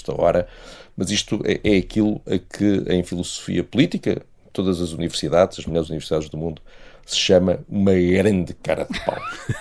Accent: Porto, Norte, Portugal; Pois é, vão à minha terra.

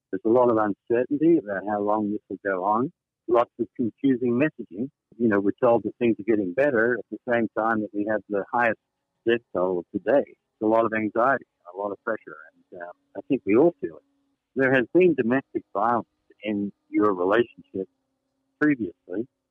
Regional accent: Australia; moved away as an adult; now in North Carolina, United States; Well, I'm a refugee from Australia. Currently sheltering in place in North Carolina. … We met in college. We moved here 17 years ago. I'm almost a local.

